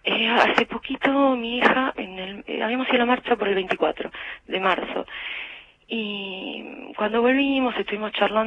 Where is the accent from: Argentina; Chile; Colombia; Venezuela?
Argentina; Salta; born there; yo nací en Salta, ¿no?